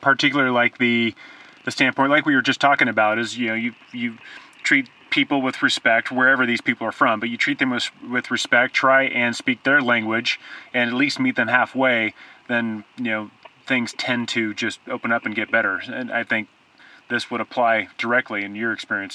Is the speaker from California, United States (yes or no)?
yes; California, United States; I've had that experience growing up in Southern California, just trying to speak a little bit of Spanish to people I've worked with from Mexico or elsewhere.